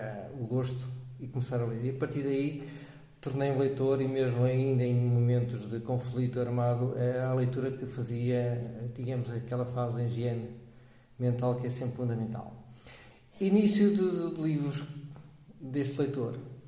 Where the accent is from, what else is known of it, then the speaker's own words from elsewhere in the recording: Maia, Porto, Portugal; Eu nasci na Maia. Fiz os estudos primários, básicos e secundários cá no sítio